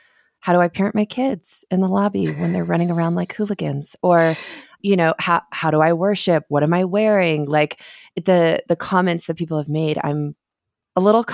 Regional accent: Colorado, United States; also born or lived in Texas; But I was technically born in Texas, so I am a Texan by birth, but the majority of my life has been in Colorado.

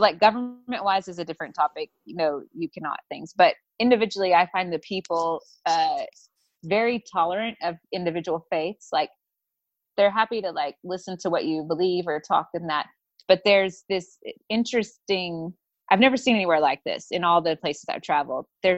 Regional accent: the South, United States; And so growing up in the South, I grew up with a lot of Christians.

